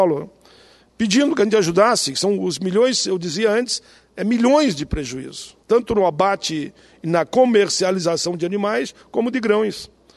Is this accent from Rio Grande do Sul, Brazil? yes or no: yes; Caxias do Sul, Rio Grande do Sul, Brazil; now in Canoas, Brazil; eu sou natural de Caxias, embora resida em Canoas